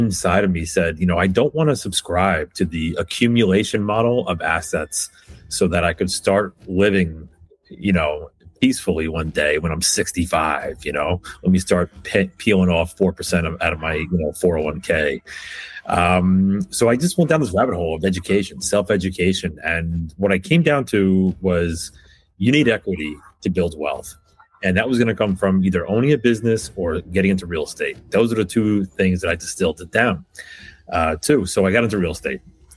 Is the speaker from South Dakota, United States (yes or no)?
no; New York City, New York, United States; Yeah. So, Tony, listen, I'm from the New York City area.